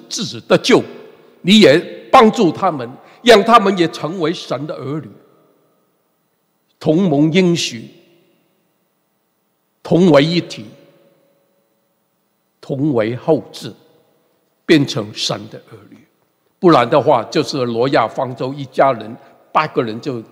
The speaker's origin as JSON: {"language": "Chinese", "country": "Hong Kong", "tie": "born or raised there", "said": "我的客家话还不是很多，但是我小的时候在香港住在一个客家人的地区，所以我听懂一点。"}